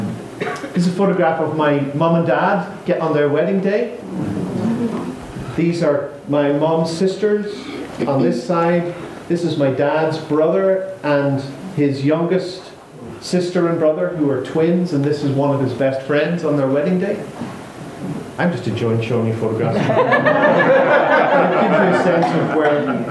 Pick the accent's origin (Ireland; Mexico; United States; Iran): Ireland; Bray, Leinster; the beach in my hometown of Bray, which is just south of Dublin.